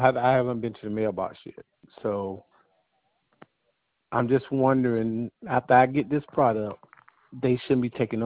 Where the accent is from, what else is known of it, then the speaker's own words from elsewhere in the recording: New York, United States; I'm from New York, and my thing is, if you're going to do things the proper way or professional way, you tell everybody the detail about things like that.